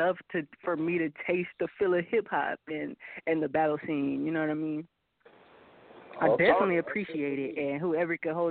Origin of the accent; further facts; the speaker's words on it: California, United States; also born or lived in Los Angeles; now in San Francisco, United States; I was born in Los Angeles, California. I'm a native to all over California, though. Like, seriously, when I say that, it's true. I'm nomadic, but I done lived all over California. And I'm currently now based in San Francisco with my family.